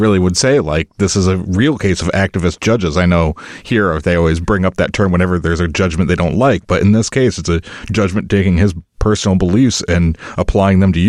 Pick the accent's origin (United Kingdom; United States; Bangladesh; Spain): United States; forgive my ignorance as an American who doesn't pay attention to the rest of the world